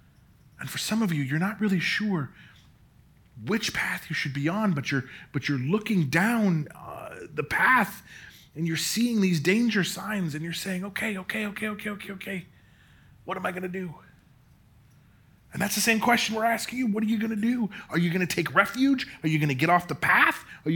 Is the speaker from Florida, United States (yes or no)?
no; Denver, Colorado, United States; I grew up in Denver.